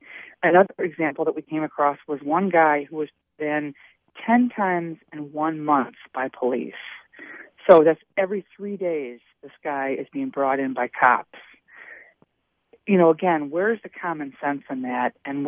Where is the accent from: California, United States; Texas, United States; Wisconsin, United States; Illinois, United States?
Wisconsin, United States; Milwaukee; And I said, well, that's Madison. You know, I'm from Milwaukee.